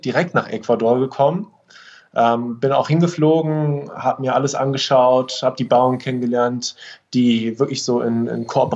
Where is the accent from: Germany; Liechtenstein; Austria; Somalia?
Germany; Berlin; ich komme aus Berlin, tatsächlich auch geboren in Berlin. Das mittlerweile so ein bisschen als Rarität teilweise.